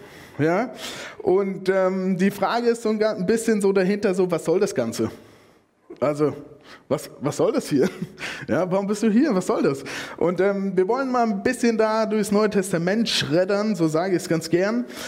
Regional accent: Germany; ich als Deutsche habe so reagiert, wie man es immer in der Krise macht

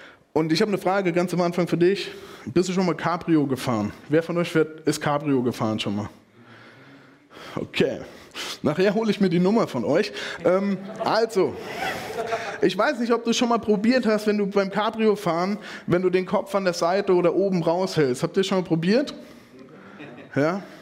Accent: Germany; ich als Deutsche habe so reagiert, wie man es immer in der Krise macht

